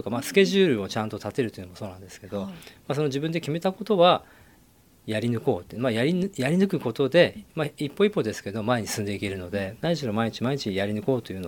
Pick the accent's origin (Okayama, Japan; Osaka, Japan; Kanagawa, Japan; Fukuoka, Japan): Kanagawa, Japan; Fujisawa; 出身は藤沢の鵠沼でして、もともとずっと結婚するまでは海沿い、海の方に住んでました。で、結婚してから藤沢の全業とか、いわゆるその中部ですね、そちらの方に今までずっと住んでるんですけれども